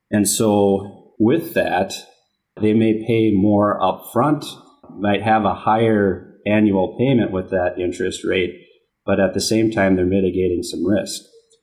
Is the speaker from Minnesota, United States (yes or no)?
yes; Minnesota, United States; I'm from Minnesota, and so I've worked with the Rural Finance Authority before